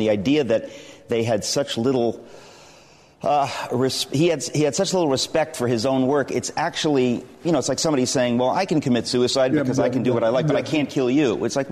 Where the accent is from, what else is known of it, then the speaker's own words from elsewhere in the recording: Manhattan, New York, United States; I'm from Manhattan in New York City. We don't have bonfires.